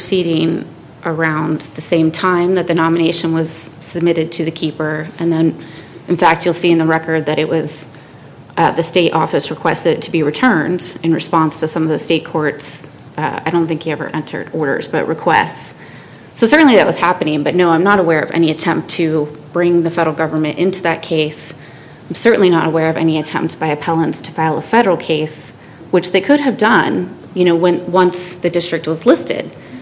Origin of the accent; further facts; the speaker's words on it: Middletown, United States; I grew up in Middletown, so it's nice to be able to see some family on my trip back.